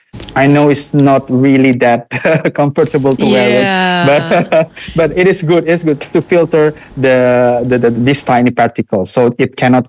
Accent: Jakarta, Indonesia; But when I come back to Jakarta, my hometown, I always get irritation in my throat.

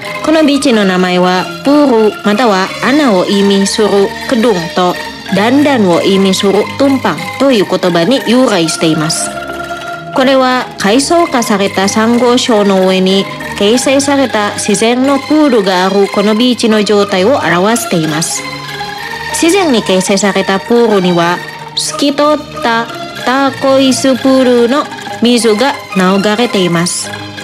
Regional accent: Indonesia; Japanese is a second language; 皆さん、私はインドネシアです。

